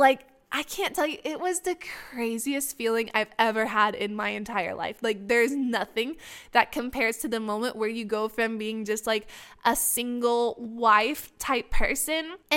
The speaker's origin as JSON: {"language": "English", "country": "Romania", "tie": "born or raised there", "said": "if you've seen in my previous episode about growing up in Romania, they have a foundation here"}